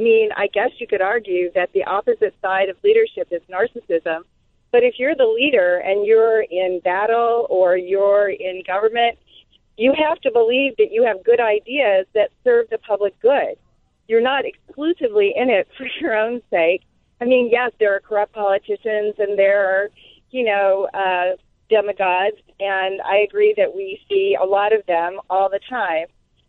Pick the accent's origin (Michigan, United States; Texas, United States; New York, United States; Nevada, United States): Texas, United States; and I'm originally from Texas